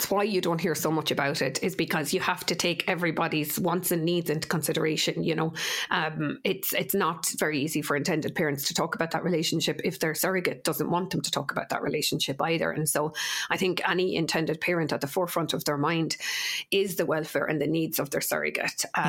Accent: Ireland; And we're very lucky, I think, as Irish people as well, from the intended parents that I meet.

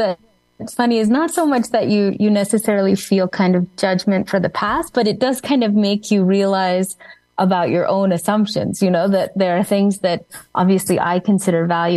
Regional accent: United States; I So, I mean, I'm American, so we don't use that term as much.

